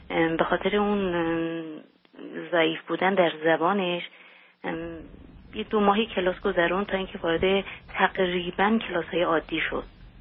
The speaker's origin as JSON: {"language": "Persian", "country": "Iran", "moved": "as an adult", "lives_now": "United States", "said": "ما حدود 6 ماه پیش از ایران اومدیم به امریکا"}